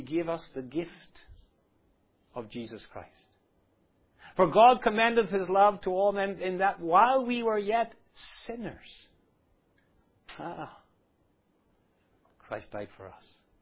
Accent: United Kingdom; now in Singapore; I come from the United Kingdom. Who was it who brought the gospel here?

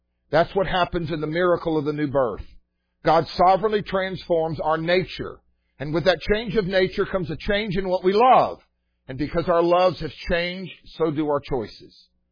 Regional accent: Mississippi, United States

